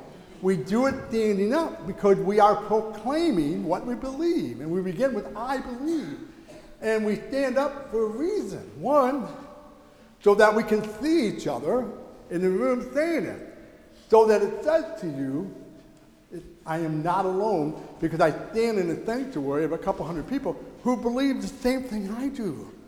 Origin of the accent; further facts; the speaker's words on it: United States; I still sing it because it represents the blessing I have as being an American.